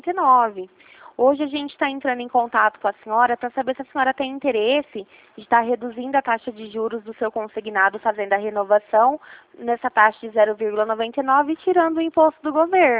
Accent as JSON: {"language": "Portuguese", "town": "Ribeirão Preto", "region": "São Paulo", "country": "Brazil", "said": "Eu sou aqui de Ribeirão Preto, aqui da Presidente Vargas"}